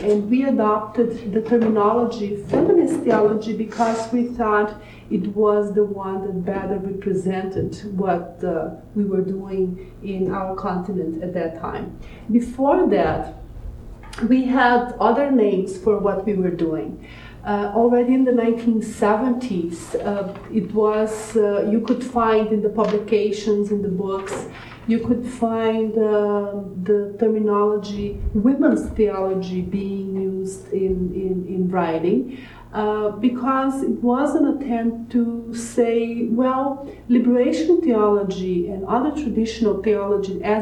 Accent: Brazil; I'm from Brazil

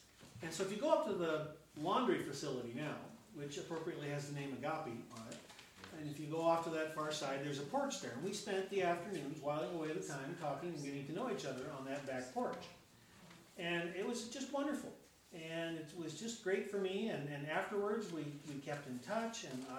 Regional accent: Portland, Oregon, United States; which was the name of the congregation I grew up in Northeast Portland

